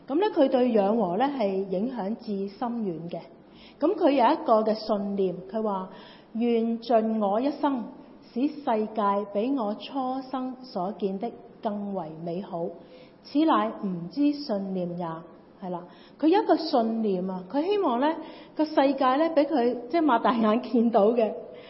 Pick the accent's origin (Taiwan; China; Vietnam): China; 即系呢啲祝福语，我哋中国人真系都唔系好识得讲啊！